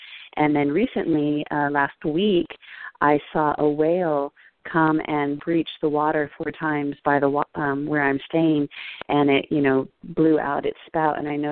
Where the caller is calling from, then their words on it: New York, United States; Hi, good morning. … I'm calling from New York.